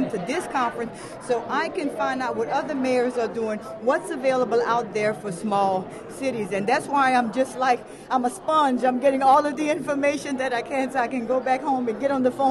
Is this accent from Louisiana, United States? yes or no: yes; Ville Platte, Louisiana, United States; I'm like, where are you from? I'm like, Ville Platte, Louisiana.